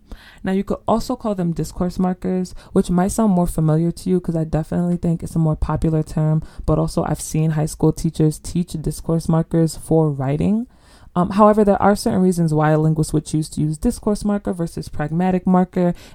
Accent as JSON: {"language": "English", "country": "United States", "tie": "born or raised there", "said": "I know for me here growing up in the States"}